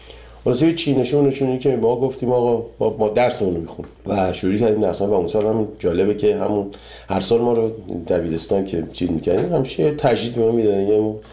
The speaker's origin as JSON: {"language": "Persian", "country": "Iran", "moved": "yes", "said": "30 سال 30 خورده سال که از ایران من اومدم بیرون"}